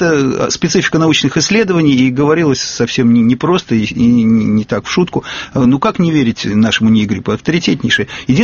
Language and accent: Russian; Tashkent, Uzbekistan; А я выходец из Ташкента, поэтому его хорошо знал.